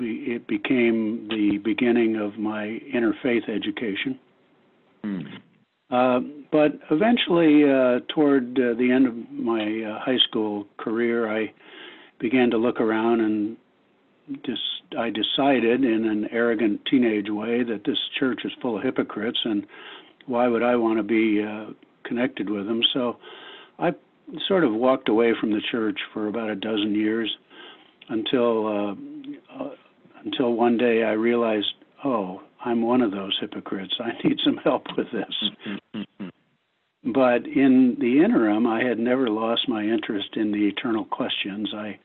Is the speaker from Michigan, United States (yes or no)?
no; Woodstock, Illinois, United States; born there; I was born in Woodstock, Illinois, a small town northwest of Chicago.